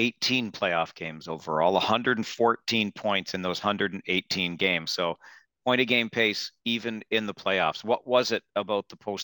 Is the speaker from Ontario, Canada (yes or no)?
yes; Ontario, Canada; I'm a Leafs fan. I grew up in Southern Ontario